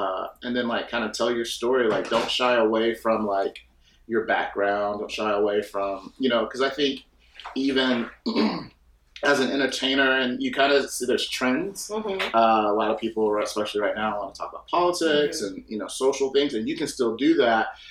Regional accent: Georgia, United States; I mean, so I'm from Georgia. I like to say I'm from the South

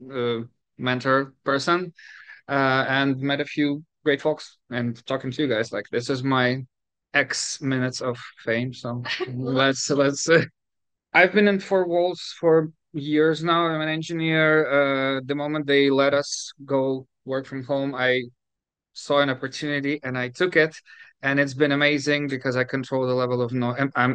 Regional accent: Ukraine; Not everybody knows this last name. Yeah, I'm from Ukraine.

